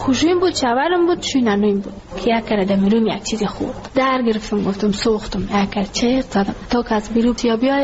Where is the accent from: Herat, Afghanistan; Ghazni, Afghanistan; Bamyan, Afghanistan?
Ghazni, Afghanistan; now in Kabul, Afghanistan; خوب بود، شکر خدا ناشکری نمیکدم که ما کابل آمده از غزنی هستیم.